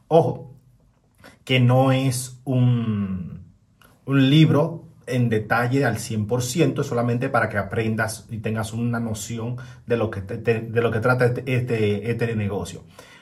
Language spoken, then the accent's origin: Spanish; Dominican Republic; moved away as an adult; also born or lived in Spain; now in Bratislava, Slovakia; Soy de República Dominicana, para que tengas un poco de background de mí. Ahí fue donde me crié, donde yo tuve este tamaño que tengo ahora. Luego me fui a España